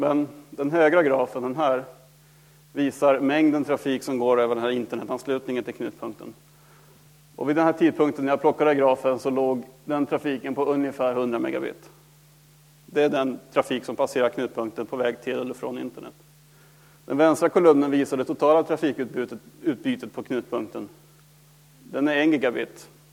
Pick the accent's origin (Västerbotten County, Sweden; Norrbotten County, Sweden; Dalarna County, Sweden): Norrbotten County, Sweden; som uppe i Norrland där jag kommer ifrån, Piteå, Luleå, Boden, Älvsbyn går ihop